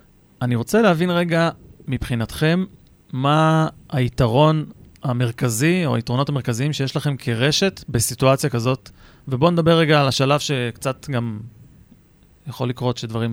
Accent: Rishon LeZion, Central District, Israel; אני בתור ילד שגדל בראשון לציון קניתי אצלם גלידה

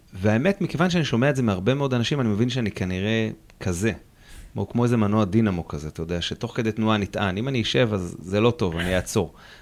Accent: Hod HaSharon, Central District, Israel; גדלתי בעיר הזאת, אני תמיד אומר, אני מכיר את הרגבים שלה, אני מכיר את השדות שלה, עוד לפני שהיו שם בתים, אני מכיר את הבתים שנבנו, את הרחובות שנסללו. למדתי ביגאל אלון, אחר כך עברתי לחטיבת השחר, הייתי בתיכון הדרים.

